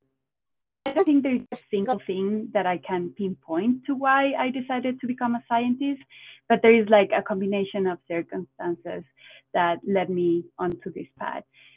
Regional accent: Quito, Pichincha, Ecuador; English is a second language; Yeah. So I guess saying that I'm an Ecuadorian. I was born and raised and lived in Quito, the capital of Ecuador, for most of my life.

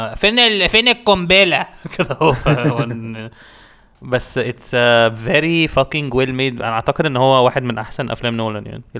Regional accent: Egypt; انا حاسس عشان كده احنا كمصريين ضايعين خالص

